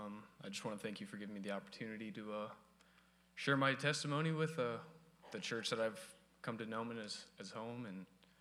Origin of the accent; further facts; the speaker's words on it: Berwyn, Illinois, United States; born there; I was born in Berwyn, Illinois, which for many of you who don't know, is basically Chicago, in a very rough part of Chicago.